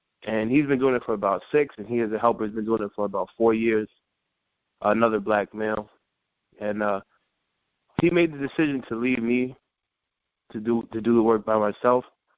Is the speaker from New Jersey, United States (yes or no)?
no; New York, United States; I'm from New York.